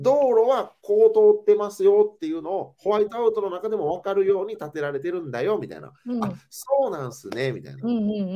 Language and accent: Japanese; Nara, Japan; now in Okinawa, Japan; 僕奈良出身なんで